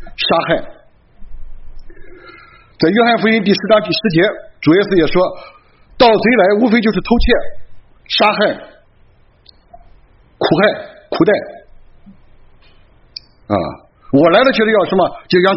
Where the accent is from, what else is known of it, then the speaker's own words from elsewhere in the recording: China; 这是我们人往往都有这个毛病，尤其我们中国人是人无远虑必有近忧的，远处是虑，近处是忧，没有喜乐